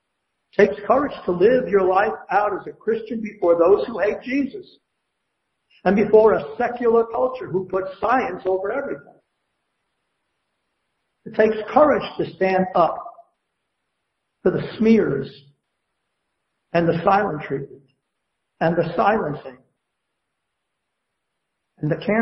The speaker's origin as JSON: {"language": "English", "town": "Brooklyn", "region": "New York", "country": "United States", "tie": "born or raised there", "said": "My mother and my father, when I was a boy growing up in Red Hook, Brooklyn, and I'm sure this is true for just about anybody who grew up in Brooklyn"}